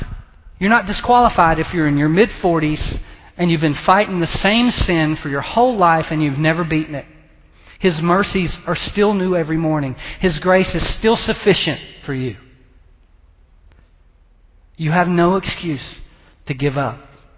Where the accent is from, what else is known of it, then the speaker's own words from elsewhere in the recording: Texas, United States; I had a couple of friends as I was growing up in Texas that were in the movie business.